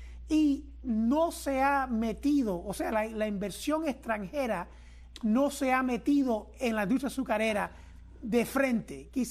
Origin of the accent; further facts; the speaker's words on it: Costa Rica; born there; en el 1964, el año que yo coincidentemente nací en Costa Rica de padres cienfuegueros